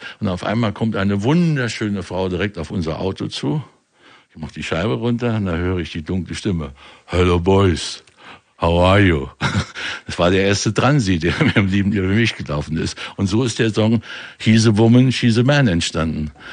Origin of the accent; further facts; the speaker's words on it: Saarland, Germany; Ich bin Saarländer, ich weiß, wo Honecker herkommt. Der ist 30 Kilometer von meinem Geburtsort.